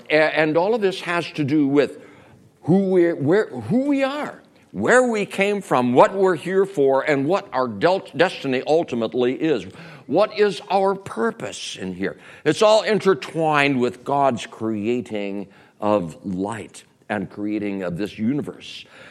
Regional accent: Minnesota, United States; we were raised in Minnesota. Yeah, we're tough. We can handle the cold.

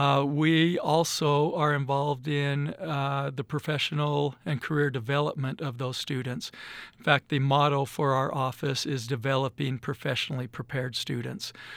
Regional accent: Utah, United States; now in Idaho, United States; I grew up in Utah, but my family has deep roots in eastern Idaho.

